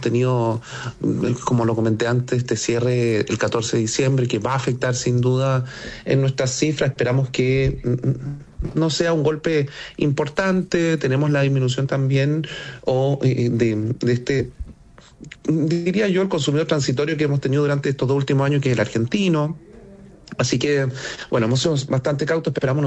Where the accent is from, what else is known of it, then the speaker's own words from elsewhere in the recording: Chile; Sí, de la tradición, y además que somos chilenos